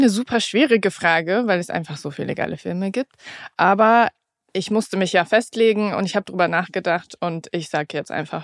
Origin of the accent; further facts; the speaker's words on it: England, United Kingdom; German is a second language; ich komme aus England, ich bin English born and raised.